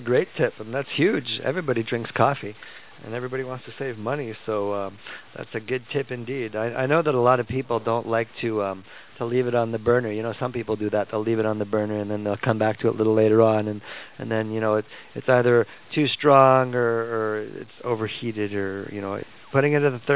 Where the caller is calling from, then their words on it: Montreal, Quebec, Canada; I'm transmitting from Montreal.